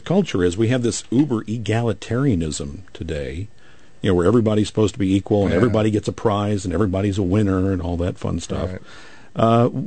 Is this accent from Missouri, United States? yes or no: yes; Creve Coeur, Missouri, United States; I grew up in Creve Coeur.